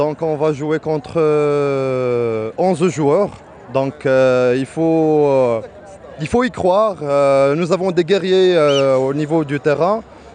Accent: Rabat, Rabat-Salé-Kénitra, Morocco; Exactement, je suis venu de Rabat pour supporter l'équipe nationale du Maroc.

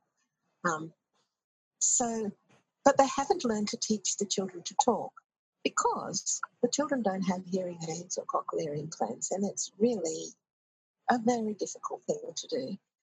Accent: Australia; They recommend that we find some other interest if we're Australian volunteers, you know, to go and do something else apart from your work.

